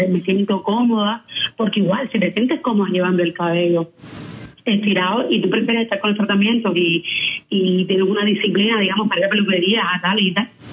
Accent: Cuba; De cómo posesionar y también, o sea, posesionarse uno como cubano

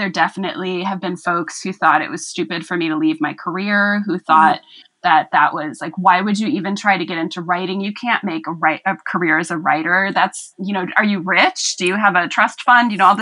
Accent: Milwaukee, Wisconsin, United States; So I grew up in Milwaukee, Wisconsin, in a rough neighborhood. It was the hood for sure.

